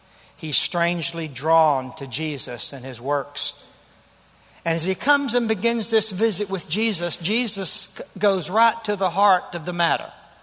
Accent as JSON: {"language": "English", "town": "Quitman", "region": "Texas", "country": "United States", "tie": "born or raised there", "said": "for Dr. Reed, who was the pastor in my hometown of Quitman, Texas."}